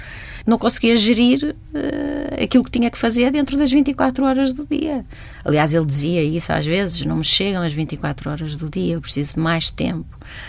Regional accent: Porto, Norte, Portugal; born there; em Lisboa, portanto, é a minha cidade, embora não seja a minha cidade natal, e a minha cidade natal é o Porto

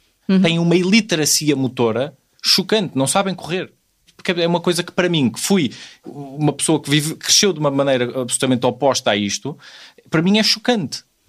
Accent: Espinho, Aveiro, Portugal; also born or lived in Porto; Nasci no Porto, mas cresci em Espinho e vivemos lá até aos meus 14 ou 15 anos. E vivíamos num prédio grande que à volta tinha um pinhal, que tinha uma escola, tinha uma fábrica velha, tinha outros prédios em obras.

